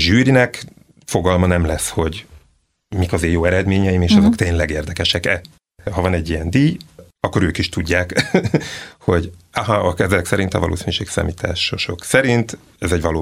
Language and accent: Hungarian; Szeged, Csongrád-Csanád, Hungary; hogy én Szegeden nőttem föl